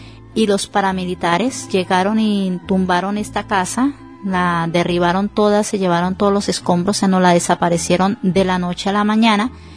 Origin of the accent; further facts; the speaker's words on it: Barrancabermeja, Santander, Colombia; Yo vengo de Colombia, de la región del Magdalena Medio, Barranca Bermeja